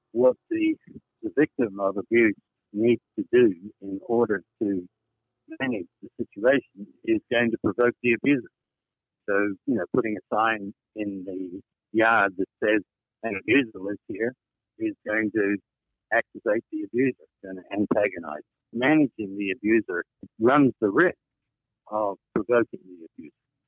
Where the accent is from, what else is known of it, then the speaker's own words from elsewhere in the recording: Australia; moved away as an adult; now in North Carolina, United States; Well, I'm a refugee from Australia. Currently sheltering in place in North Carolina. … We met in college. We moved here 17 years ago. I'm almost a local.